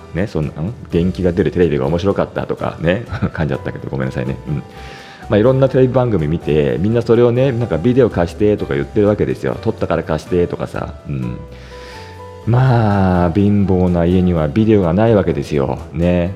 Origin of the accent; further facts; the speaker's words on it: Toshima, Tokyo, Japan; 私は昭和51年の1月生まれなんですけども、まあ生まれた時からまあ東京豊島区でね、生まれ育ったんですけども、まあ小さいアパートでね、まあ小さいって言ってもまあ書いてある通り、まあ6畳一間のさねアパートなんですよ。